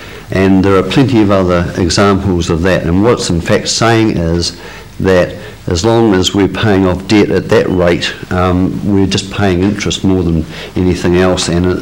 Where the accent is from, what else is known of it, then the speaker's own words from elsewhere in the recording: Dunedin, Otago, New Zealand; I was born and raised and have worked all my life in Dunedin. Initially, I grew up in Fairfield and then moved into South Dunedin, where I went to King's High School, so I'm a real local boy